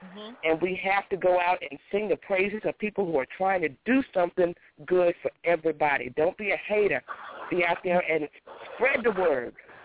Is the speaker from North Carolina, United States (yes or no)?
yes; Charlotte, North Carolina, United States; I'm from the Charlotte area in North Carolina.